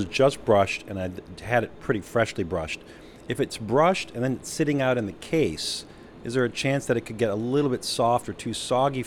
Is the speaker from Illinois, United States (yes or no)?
yes; Chicago, Illinois, United States; Nice to have another style of pizza, a really good style of pizza here in my hometown.